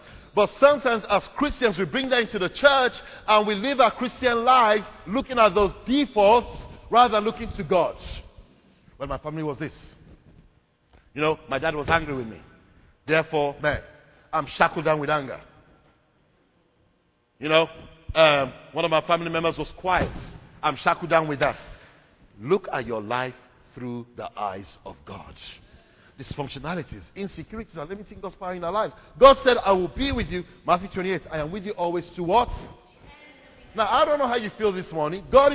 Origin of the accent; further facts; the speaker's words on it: Nigeria; even though I was raised in Nigeria, I'd been back on scouting trips, but the whole idea of going back to live there, having lived abroad for so many years